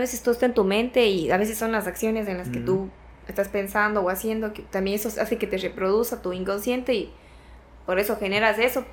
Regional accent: Cuenca, Azuay, Ecuador; Oye, yo vengo de una cultura de Cuenca

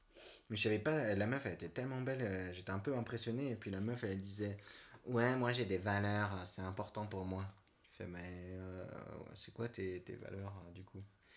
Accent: France; Je suis français, ouais, on se refait pas, tu vois.

